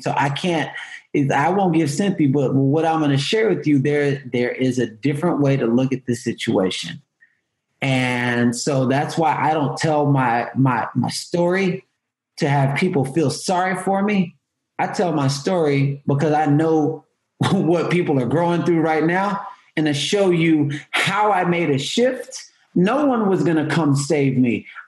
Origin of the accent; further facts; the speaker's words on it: Houston, Texas, United States; I'm from Houston. So I was there when the tornadoes and the hurricanes hit back to back to back to back.